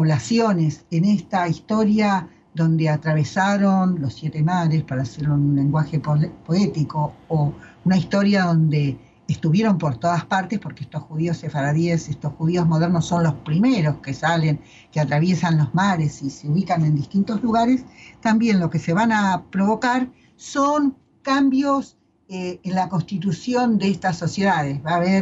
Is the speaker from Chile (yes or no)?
no; Buenos Aires Province, Argentina; hasta que mi marido no llegó a mi pueblo, yo no había conocido ningún sefaradí. Estoy hablando de una colonia judía de las del Barón Hirsch en la provincia de Buenos Aires.